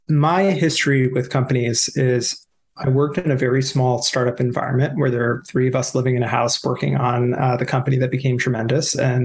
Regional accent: East Coast, United States; growing up on the East Coast, there's like two notions of like what it means to be a programmer.

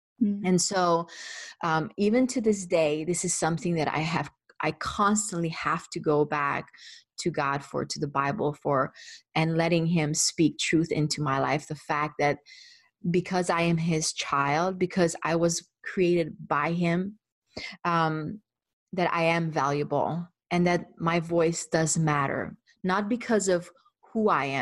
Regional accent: Budapest, Hungary; English is a second language; now in Nashville, United States; My husband and I have been living in the US since 2007, but, I was raised in Budapest, Hungary.

